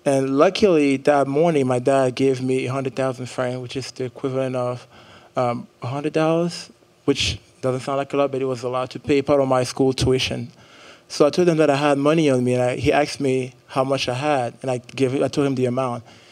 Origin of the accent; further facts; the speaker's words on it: Cameroon; moved away as an adult; now in United States; I'm 23 years old. I moved to the United States about 4.5 years ago for grad school, as she mentioned. I was born and raised in Cameroon, a country in Central Africa